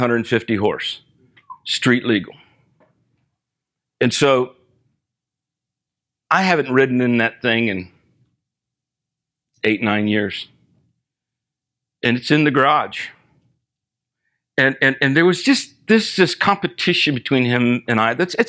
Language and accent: English; Vero Beach, Florida, United States; I spent the last few days in Vero Beach, my hometown, with one of my oldest friends.